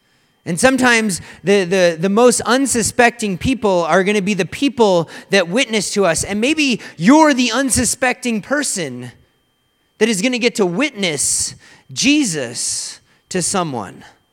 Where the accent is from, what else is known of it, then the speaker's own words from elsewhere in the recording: Canada; I say shone because I'm Canadian.